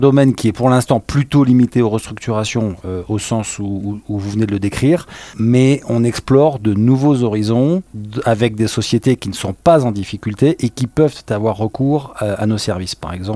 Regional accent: Bordeaux, Nouvelle-Aquitaine, France; moi je suis un provincial, hein, je suis un bordelais d'origine.

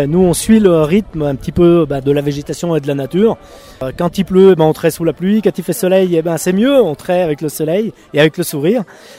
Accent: Feissons-sur-Salins, Auvergne-Rhône-Alpes, France; Donc à l'origine, effectivement, on est de Fesson-sur-Salin, hein, donc le versant sud, hein, et c'est pour ça qu'on retourne là-bas l'hiver

